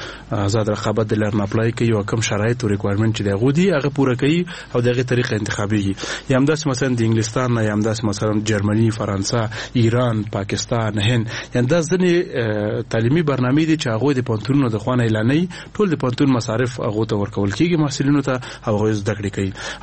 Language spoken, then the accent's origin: Pashto; Nangarhar, Afghanistan; نو زه د ننګرهار ولایت یم.